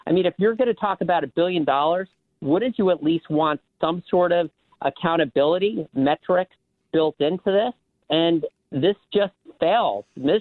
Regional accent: New York, United States; I grew up in New York, and if you told me at this point in my life that Florida would have more people than New York

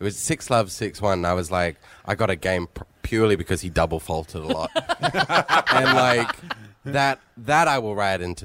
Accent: Australia; Like, Australians are finding out that I'm Australian.

